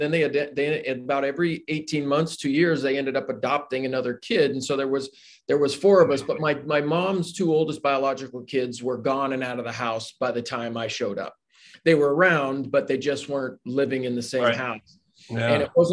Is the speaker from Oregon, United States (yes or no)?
yes; Portland, Oregon, United States; born there; So I was born in Portland, Oregon, and I lived in a orphanage called Waverly Children's.